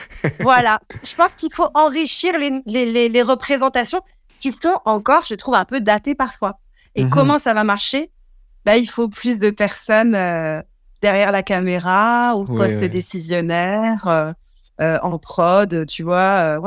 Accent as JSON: {"language": "French", "country": "France", "tie": "born there", "said": "Donc moi, je suis multiethnique ou multiraciale. Ça veut dire quoi? C'est-à-dire que j'ai une mère marocaine, un père hongrois, que je suis née en France."}